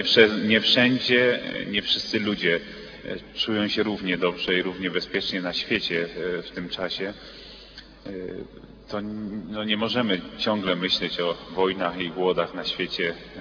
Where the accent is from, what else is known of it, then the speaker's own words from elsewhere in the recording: Germany; pochodzę z Niemiec, znaczy nie pochodzę z Polski, ale mieszkam w Niemczech.